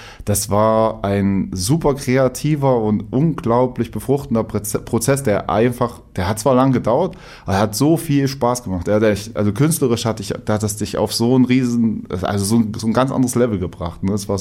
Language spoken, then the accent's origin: German; Saxony-Anhalt, Germany; bei uns in der Heimat, also ich komme aus Sachsen-Anhalt, komme aus so einem kleinen Kaff